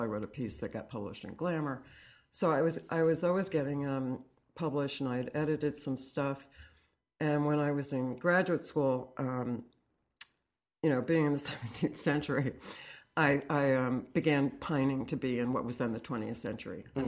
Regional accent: Fairfield, Connecticut, United States; I grew up in Fairfield, Connecticut

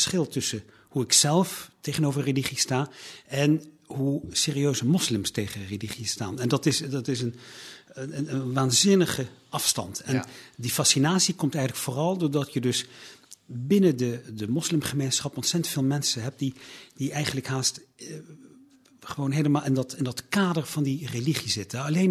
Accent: Eindhoven, North Brabant, Netherlands; Ik kom uit Brabant, ja, Eindhoven.

